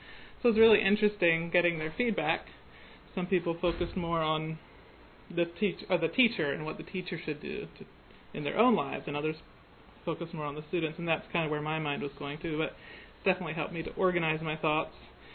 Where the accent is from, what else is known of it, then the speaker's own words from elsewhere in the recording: Ephrata, Pennsylvania, United States; now in Milton-Freewater, United States; I think some of you were in my workshop yesterday, but I am from Ephrata, Pennsylvania.